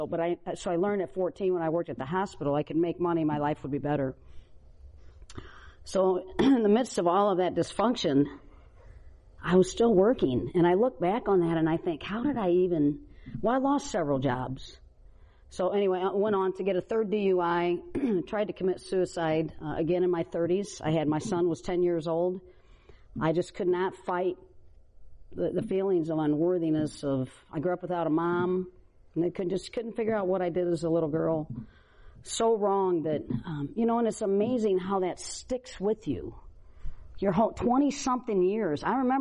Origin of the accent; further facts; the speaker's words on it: Maumee, Ohio, United States; So I was born in Toledo, Ohio, taken by the state as an infant, put in and out of abusive foster homes till I was about 10 years old